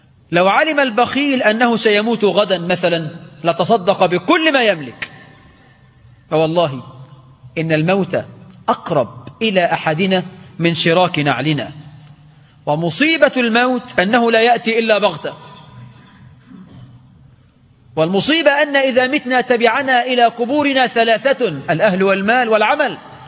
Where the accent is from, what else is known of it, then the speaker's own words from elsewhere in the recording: Egypt; عندنا في مصر